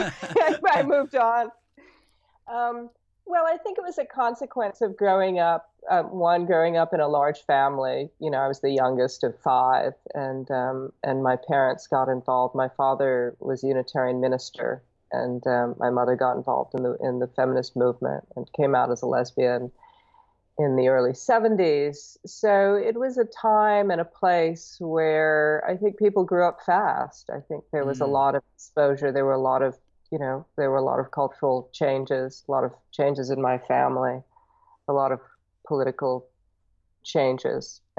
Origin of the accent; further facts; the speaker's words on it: Berkeley, California, United States; now in New York, United States; I grew up in Berkeley, so that should tell you.